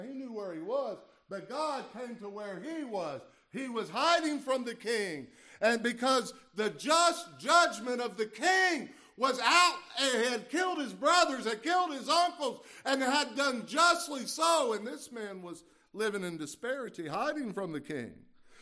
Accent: Lexington, Kentucky, United States; You know, I grew up in Lexington, but I'm Kentucky enough to know when somebody says, go fetch something

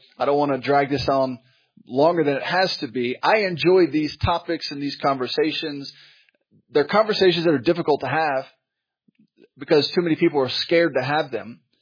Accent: United States; Okay, I'm not better because I'm an American. I'm not better than a Ugandan in the village because I'm an American.

